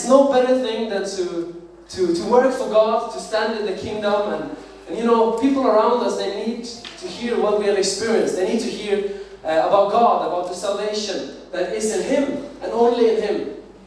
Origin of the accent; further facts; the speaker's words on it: Norway; I am 23 years old. I'm from Norway.